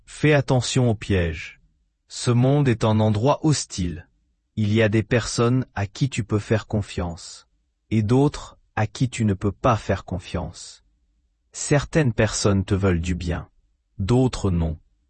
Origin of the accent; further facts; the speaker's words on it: Texas, United States; Là d'où je viens, au Texas, il y a beaucoup de serpents.